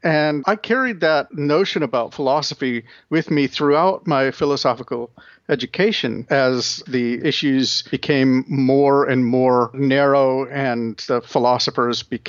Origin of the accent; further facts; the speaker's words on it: Anchorage, Alaska, United States; also born or lived in Washington; now in Ohio, United States; I was born in Washington State and grew up in Anchorage, Alaska. Went to college at Reed College in Portland, Oregon, and then I made my way to Ohio for grad school.